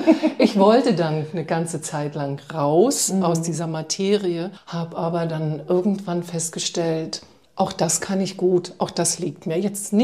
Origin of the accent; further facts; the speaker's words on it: Neubrandenburg, Mecklenburg-Vorpommern, Germany; moved away as an adult; in Neubrandenburg, in der Stadt, wo ich groß geworden bin.